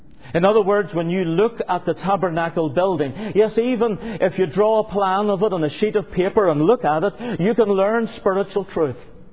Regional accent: Northern Ireland, United Kingdom; I am from Northern Ireland studying in the Missionary Institute.

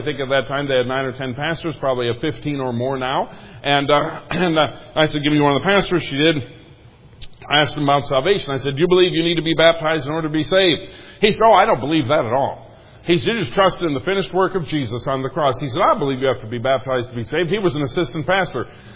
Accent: Minnesota, United States; Now, where I grew up in Minnesota, confusion was rife in Minnesota as to this point

